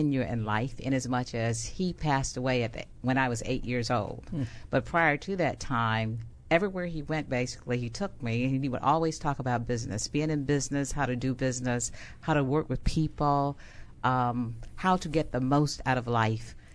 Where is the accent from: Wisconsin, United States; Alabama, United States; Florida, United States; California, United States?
Alabama, United States; Montgomery; I am from Montgomery, Alabama.